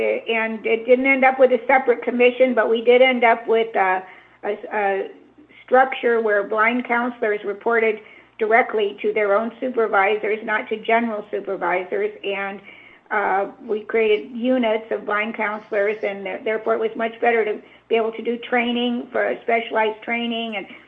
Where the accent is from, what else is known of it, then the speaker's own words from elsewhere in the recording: Midwest, United States; Kathy and I became good friends, and we're both from the Midwest originally